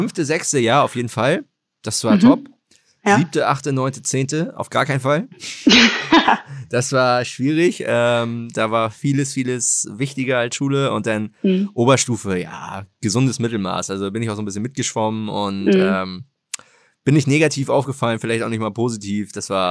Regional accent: Hamburg area, Germany; ich bin in Hamburg geboren, dann hier vor den Toren Hamburgs aufgewachsen, dann zum Studieren weg gewesen. Und jetzt bin ich seit fast 2 Jahren wieder hier

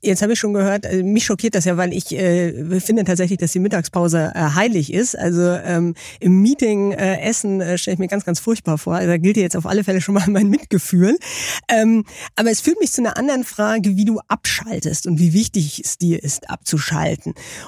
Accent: Baltic coast, Germany; Ich bin an der Ostsee aufgewachsen

